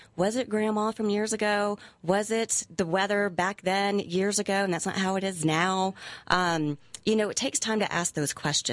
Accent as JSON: {"language": "English", "region": "Texas", "country": "United States", "said": "I walk into my clients and they thought that I, because I'm from Texas, they thought I was blonde"}